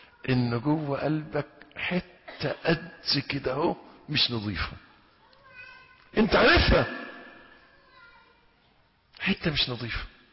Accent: Egypt; يعني يبدو ان الظاهرة دي مش موجودة عندنا في مصر الحمد لله.

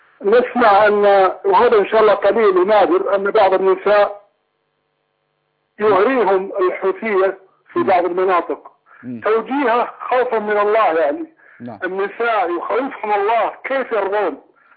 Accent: Saudi Arabia; أنا من السعودية

